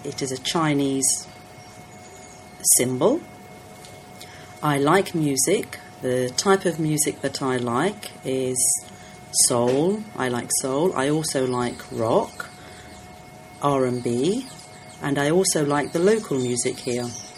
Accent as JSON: {"language": "English", "region": "London", "country": "United Kingdom", "tie": "born or raised there", "accent": "London", "said": "My accent is typical London because I was born and I grew up in London."}